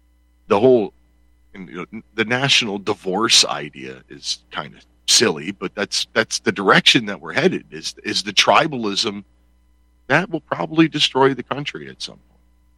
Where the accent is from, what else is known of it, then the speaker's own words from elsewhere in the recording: Pennsylvania, United States; I looked at the Pennsylvania Lightfoot Militia here in my home state